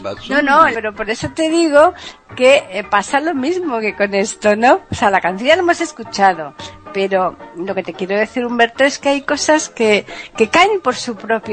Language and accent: Spanish; Andalusia, Spain; Es que yo soy andaluza.